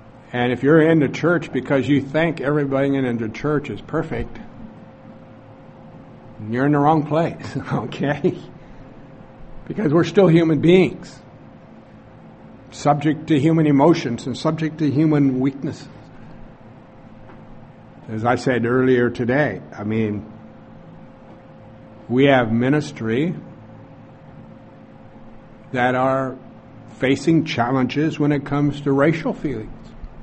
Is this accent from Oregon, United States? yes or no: yes; Oregon, United States; you're going to have a different feeling than what I would have having been growing up in Oregon.